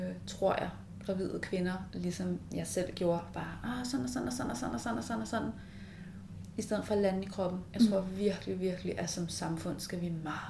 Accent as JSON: {"language": "Danish", "town": "Møn", "region": "Zealand", "country": "Denmark", "tie": "born or raised there", "said": "tage Møen, hvor jeg er vokset op"}